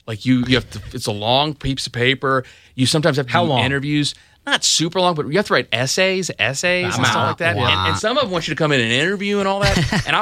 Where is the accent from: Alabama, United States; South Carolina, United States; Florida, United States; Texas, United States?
Florida, United States; Jacksonville; also born or lived in Lakeland; I grew up in Jacksonville.